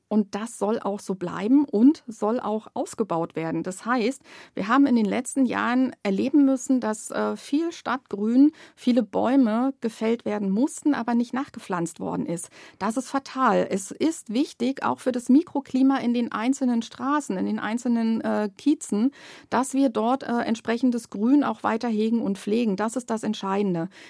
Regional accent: Germany; born there; Ich bin in der DDR geboren und ich kann mich noch sehr gut erinnern, in meiner Heimatstadt gab es sehr viel Industriebetriebe.

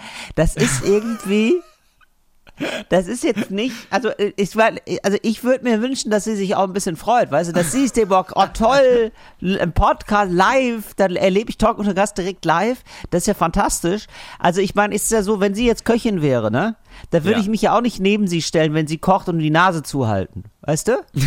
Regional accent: Geldern, North Rhine-Westphalia, Germany; Das ist wirklich so, ich bin ja aufgewachsen in Geldern, ne?

